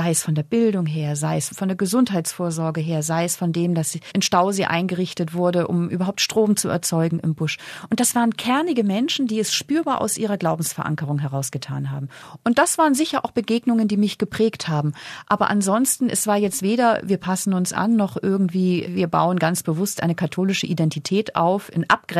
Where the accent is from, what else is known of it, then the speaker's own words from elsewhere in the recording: Schleswig-Holstein, Germany; now in Austria; Ich komme aus der Nähe von Flensburg. Das ist direkt an der dänischen Grenze gelegen. Unser Haus liegt direkt am Meer.